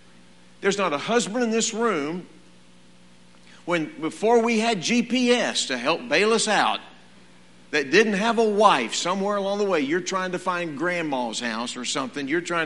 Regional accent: Texas, United States; Well, being a Texan like most of you here in this building, it sounds like an old Western, doesn't it?

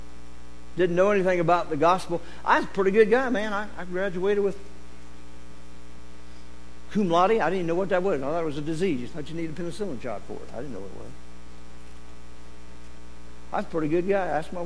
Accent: Vandalia, United States; I came back and I taught, and I was a principal in my hometown. I was a townie boy.

